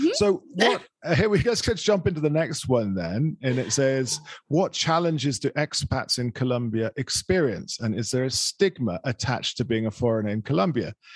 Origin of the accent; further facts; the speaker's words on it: England, United Kingdom; oh yeah, I'm from England, I'm British.